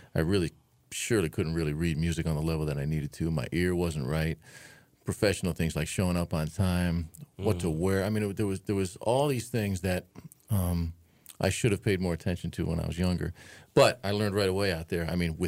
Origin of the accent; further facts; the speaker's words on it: New York City, New York, United States; also born or lived in Atlanta; I'm from New York. I'm born in New York City and grew up there and then moved upstate New York at a young age.